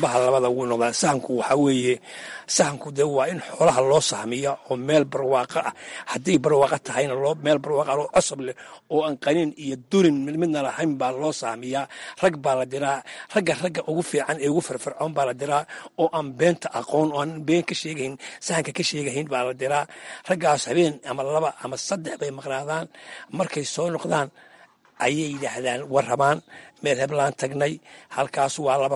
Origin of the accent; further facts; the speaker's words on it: Buuhoodle, Togdheer, Somalia; waxaan ku dhashay magaalada buuhoodla weli khaasan wuliwul baan ku dhashay halkaasaan kusoo barbaaray